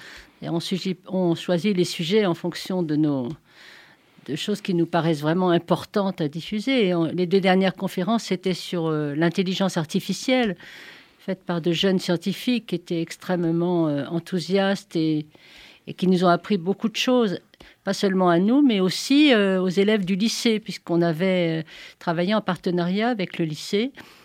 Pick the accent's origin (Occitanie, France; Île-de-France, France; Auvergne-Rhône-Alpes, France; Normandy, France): Auvergne-Rhône-Alpes, France; Grenoble; Donc moi, je viens de Grenoble